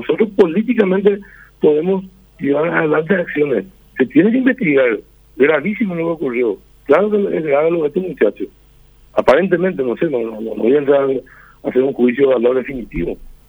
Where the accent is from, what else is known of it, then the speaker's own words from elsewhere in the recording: Paraguay; como paraguayo